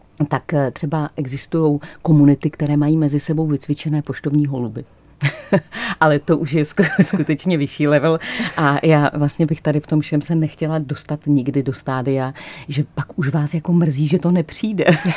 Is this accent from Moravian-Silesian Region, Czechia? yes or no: yes; Ostrava, Moravian-Silesian Region, Czechia; now in Prague, Czechia; já jsem tedy z Ostravy, a šli jsme navštívit pěšky mé rodiče.